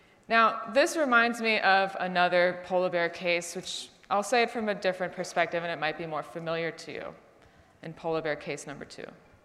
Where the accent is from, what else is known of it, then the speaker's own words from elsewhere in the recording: New York, United States; I mean, I'm from New York originally. I had never experienced a dry heat like this before in my life.